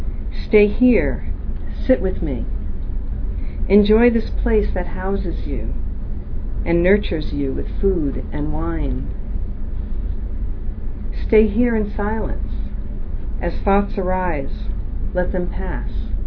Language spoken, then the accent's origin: English; The Bronx, New York, United States; So I learned calligraphy. I'm from the Bronx. It was just a lucky thing.